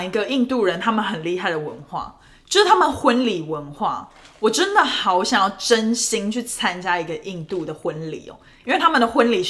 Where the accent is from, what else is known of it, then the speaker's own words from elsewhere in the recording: Taiwan; 其实我觉得好像其实身为台湾人蛮自豪